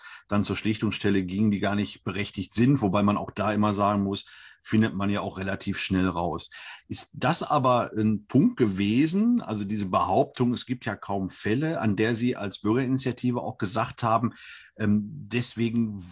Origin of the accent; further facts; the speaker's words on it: Kamp-Lintfort, North Rhine-Westphalia, Germany; ich komme aus Kamp-Lintfort, kenne also die Steinkohlesituation sehr, sehr gut